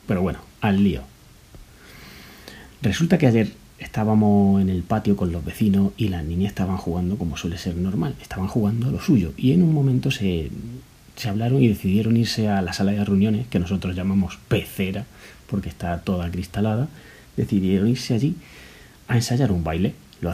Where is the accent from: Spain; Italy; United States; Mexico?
Spain; Jaén, Andalusia; now in Madrid, Spain; Y yo soy de Jaén, pero mi chica y mi niña sí son de aquí.